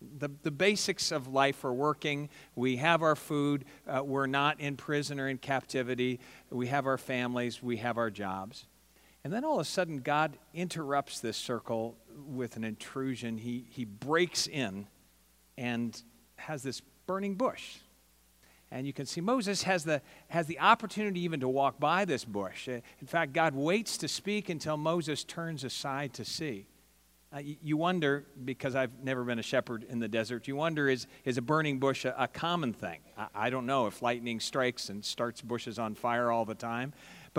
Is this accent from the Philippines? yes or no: yes; Philippines; born there; I grew up in a missionary family. I was born in the Philippines, so I'm a second-generation missionary.